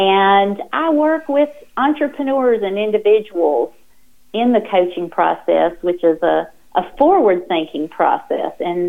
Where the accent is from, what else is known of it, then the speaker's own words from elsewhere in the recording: Liberty, North Carolina, United States; Yeah, I'm about 25 miles outside of Greensboro in Randolph County.